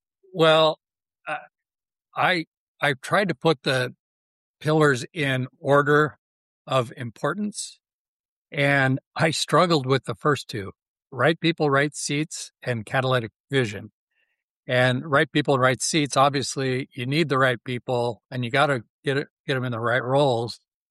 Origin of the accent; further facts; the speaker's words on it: Seattle, Washington, United States; Not to be too boastful of my hometown team, but I'm in Seattle, and the Seattle Seahawks this year have that synergy.